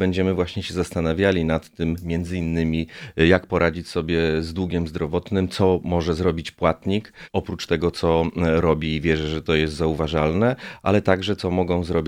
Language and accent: Polish; Wrocław, Lower Silesian Voivodeship, Poland; jako wrocławianin znam doskonale szpitale